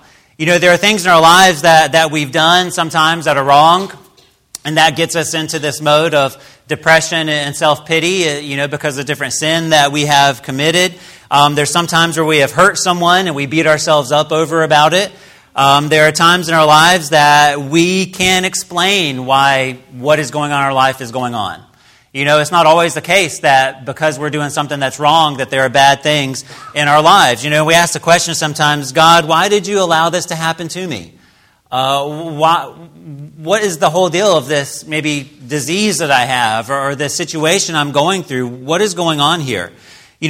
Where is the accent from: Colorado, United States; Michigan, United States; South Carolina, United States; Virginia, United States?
South Carolina, United States; also born or lived in Wyoming / Utah; And growing up in South Carolina, we had that, but I haven't had that kind of rain in a long time there in Wyoming, and then Utah before that.